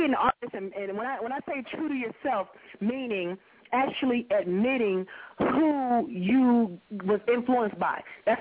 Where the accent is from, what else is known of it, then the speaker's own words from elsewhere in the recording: North Carolina, United States; because people know I'm from North Carolina, and people from North Carolina, we tend to, you know, emulate and follow the style of anything above the Mason-Dixon line